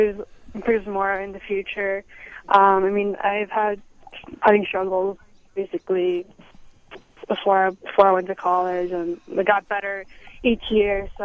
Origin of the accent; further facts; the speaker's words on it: New York, United States; growing up in New York, it's obviously hard to practice in the winters, and it was really brutal practicing in the snow and stuff.